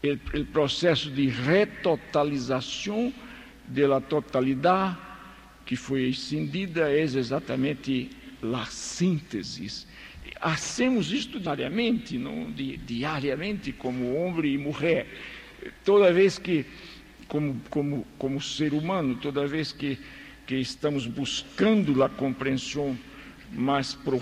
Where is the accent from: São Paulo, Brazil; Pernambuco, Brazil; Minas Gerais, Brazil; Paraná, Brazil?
Pernambuco, Brazil; Recife; Vocês me perdonem, mas isto aqui é como Recife. E Recife, minha terra, é uma ofensa andar com isto, não?